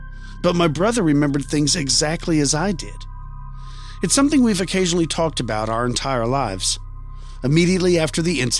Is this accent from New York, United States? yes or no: yes; New York, United States; I grew up in Long Island, New York.